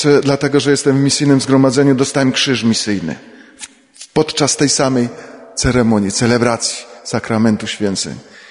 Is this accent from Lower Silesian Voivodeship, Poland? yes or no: no; Jagieła Mała, Subcarpathian Voivodeship, Poland; also born or lived in Nicaragua; A pochodzę tutaj spod Przeworska, z takiej wioski, która się nazywa Jagieła Mała. A parafią przynależymy do Wólki Pełkińskiej.